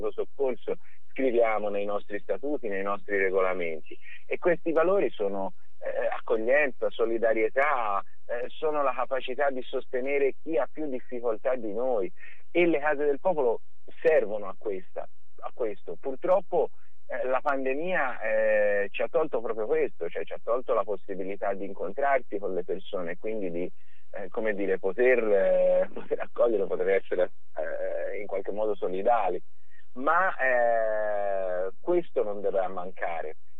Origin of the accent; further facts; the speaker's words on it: Tuscany, Italy; soprattutto dalle nostre parti, in provincia di Firenze